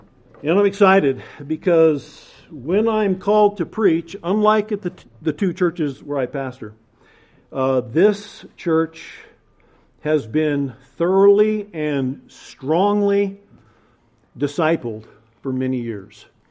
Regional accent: Bakersfield, California, United States; Okay, I'm from Bakersfield. I like everything John Wayne.

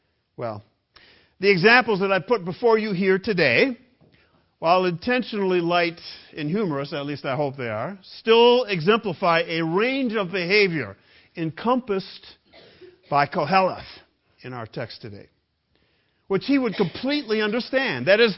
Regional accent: Grand Rapids, Michigan, United States; He lived on the outskirts of my hometown, Grand Rapids, Michigan

